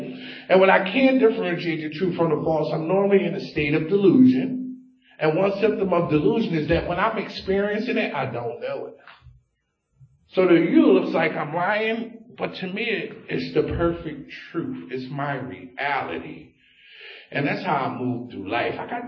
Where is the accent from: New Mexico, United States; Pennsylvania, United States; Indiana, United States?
Pennsylvania, United States; Philadelphia; where I'm from North Philly. And, like, guys are not talking about spirituality on the corner of 23rd and Burks.